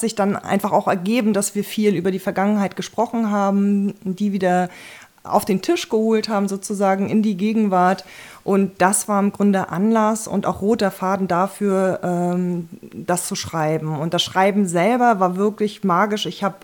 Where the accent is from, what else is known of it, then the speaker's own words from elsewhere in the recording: Schwerin, Mecklenburg-Vorpommern, Germany; zur Welt gekommen bin ich in dem Krankenhaus, was damals schon ganz berühmt war, nämlich in Kriewitz. Und aufgewachsen bin ich in Schwerin und auf einem Dorf.